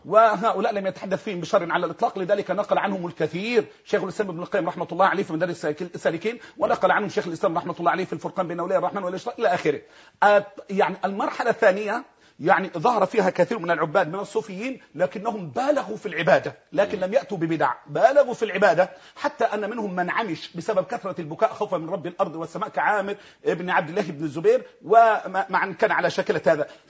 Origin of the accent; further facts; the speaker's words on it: Egypt; لأن عندنا في مصر مشاريع تشيع جاهزة يا دكتور